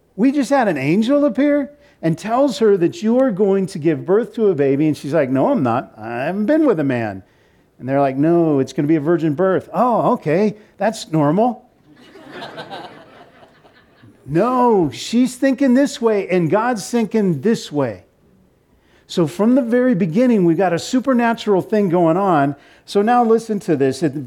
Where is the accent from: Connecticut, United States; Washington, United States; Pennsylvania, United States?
Washington, United States; Seattle; we're from Seattle, my wife and I, Eugenie and I, we're from Seattle.